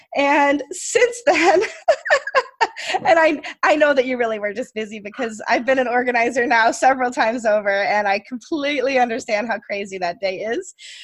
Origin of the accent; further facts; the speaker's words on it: United States; And it's probably not true that I'm the only American in the Canadian Slack channel anymore, but I know that I'm the token American in the Slack channel for Canadian Slack.